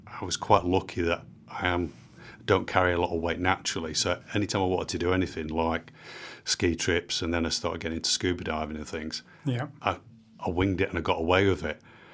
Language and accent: English; Manchester, North West England, United Kingdom; Manchester being my hometown.